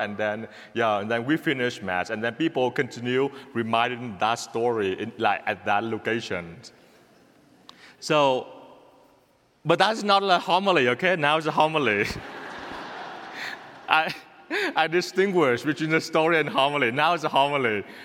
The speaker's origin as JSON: {"language": "English", "country": "Vietnam", "tie": "born or raised there", "second_language": "English", "moved": "yes", "said": "I grew up poor in Vietnam. I lived with my grandma."}